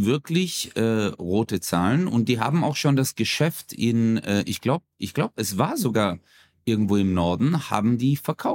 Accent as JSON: {"language": "German", "country": "Turkey", "said": "ich bin Türke."}